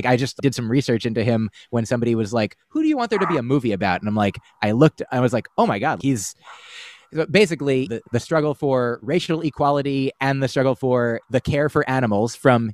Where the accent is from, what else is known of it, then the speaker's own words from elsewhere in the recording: United States; I was raised by parents who ate meat. We grew up in the United States, which mostly eats meat.